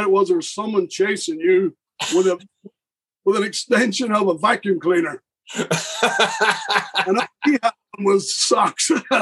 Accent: Belfast, Northern Ireland, United Kingdom; I'm from Northern Ireland. I'm like 10 miles. Belfast, why would I be a Roman soldier?

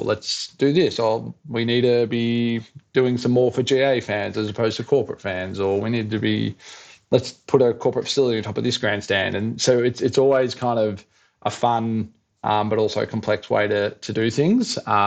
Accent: Adelaide, South Australia, Australia; Yeah, I grew up in Hawthorne, which is a couple of suburbs over, and you could well and truly hear it from there

